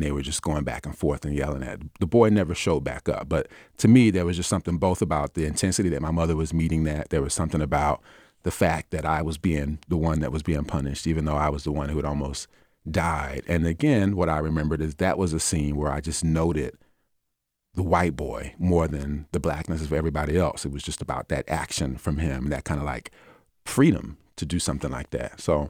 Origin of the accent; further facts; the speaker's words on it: the South, United States; I grew up in the South